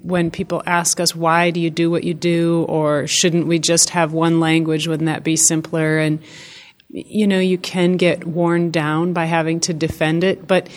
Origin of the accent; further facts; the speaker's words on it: Minnesota, United States; I'm originally from Minnesota, Anishinaabe Indaw. I teach right now at the University of Michigan.